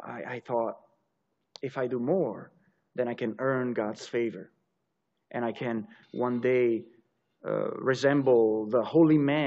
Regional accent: Umbria, Italy; So I was born in Italy, born and raised there. Rome, my dad is from Rome. Our hometown is actually 2 hours north of Rome. If you're familiar with St. Francis of Assisi, Assisi is a town that is 10 minutes drive from my hometown. So you're right there in the middle of Italy

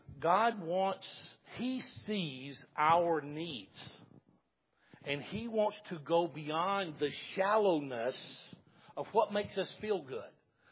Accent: the South, United States; I grew up in the South, so I'm not being critical of that. I grew up on that kind of music.

